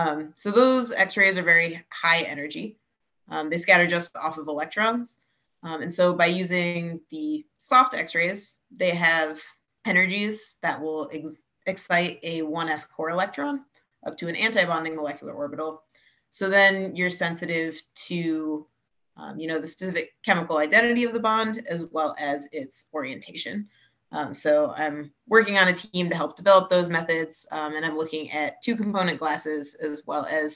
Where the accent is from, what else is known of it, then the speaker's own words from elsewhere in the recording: Midland, Michigan, United States; My pronouns are she, her, hers. I'm originally from Midland, Michigan.